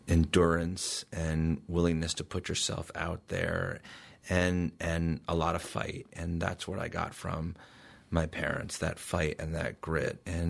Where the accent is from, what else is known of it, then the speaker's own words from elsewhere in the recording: Hartford, Connecticut, United States; born there; I'm very fortunate that I was born in Hartford, Connecticut, in Hartford Hospital as the first American in my family.